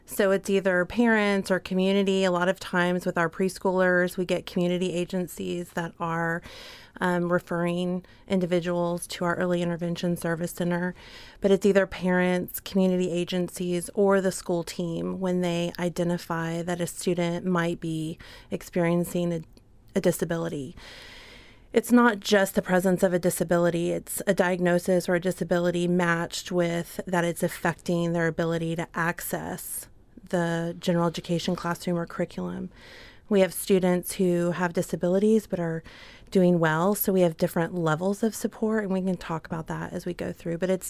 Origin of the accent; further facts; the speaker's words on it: Texas, United States; now in Anchorage, United States; I am from Texas originally, always known I wanted to be a teacher. Graduated from Baylor University with a degree in special education and moved up to Anchorage and got my first teaching job.